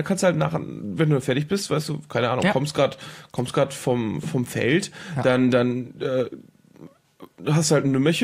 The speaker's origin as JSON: {"language": "German", "region": "Schleswig-Holstein", "country": "Germany", "said": "Ich komme übrigens aus Schleswig-Holstein."}